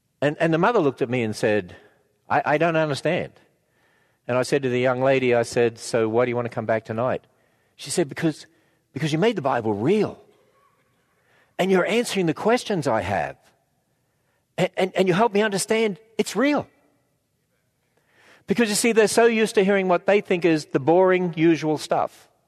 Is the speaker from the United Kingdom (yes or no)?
no; Australia; accent: Australian; now in United States; I say I'm an Australian